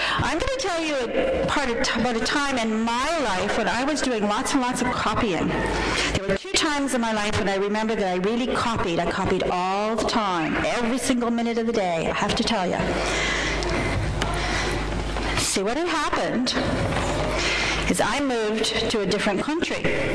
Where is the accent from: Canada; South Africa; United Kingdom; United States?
Canada; Because I'm a Canadian. That's right, because I grew up in a different culture and I couldn't think like a Japanese.